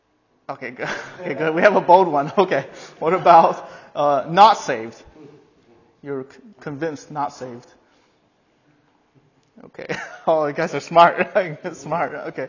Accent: California, United States; I'm from California, so my pronunciation is not quite the same as English and Scottish.

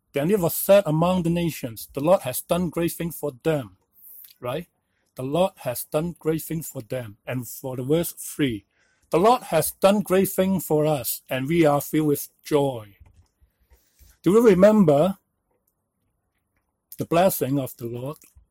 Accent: Hong Kong; moved away as an adult; now in Canada; For me, I was born and raised up in British Hong Kong. Immigrated to Canada in the 90s with my wife.

